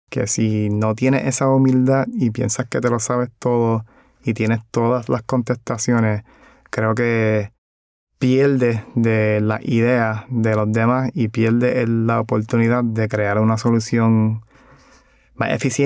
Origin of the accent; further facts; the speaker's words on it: Guaynabo, Puerto Rico; En Puerto Rico, como tal. Y si acaso en Guaynabo también. En Puerto Rico, recuerdo así que me vienen a la mente gallinas cantando por la mañana.